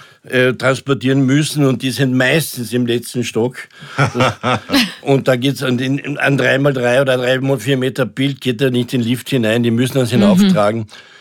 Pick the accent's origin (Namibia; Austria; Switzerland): Austria; Carinthia; wenn wir nach Kärnten gehen, ich bin ja Kärntner